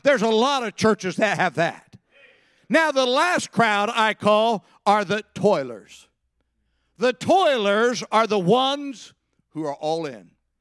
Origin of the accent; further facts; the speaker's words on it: California, United States; I grew up in California. We did deep sea fishing out in California.